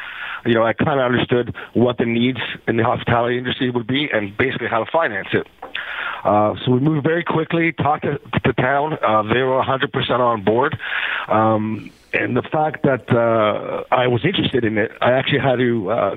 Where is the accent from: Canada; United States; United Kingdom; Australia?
Canada; Toronto, Ontario; Right, if I come from Toronto, I've been in developing for how many years